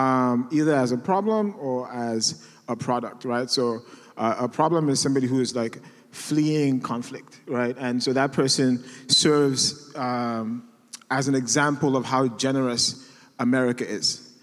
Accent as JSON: {"language": "English", "country": "Nigeria", "moved": "yes", "lives_now": "United States", "said": "Well, I'm an immigrant. I'm Nigerian. Currently, I'm undocumented. So I came in here as a student."}